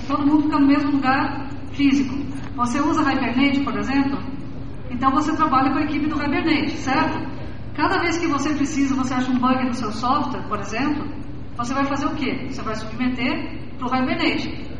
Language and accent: Portuguese; Soledade, Rio Grande do Sul, Brazil; born there; em uma grande cidade que tem no Rio Grande do Sul, onde eu nasci, chamada Soledade